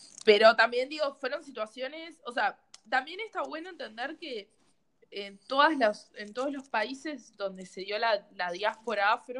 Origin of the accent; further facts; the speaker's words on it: Uruguay; yo lo siento igual de doloroso siendo uruguaya y que la situación acá sea distinta que en Estados Unidos